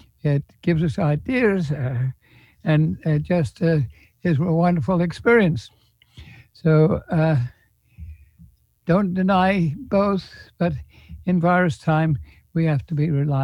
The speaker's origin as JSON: {"language": "English", "country": "Australia", "lives_now": "United States", "said": "I came from Australia"}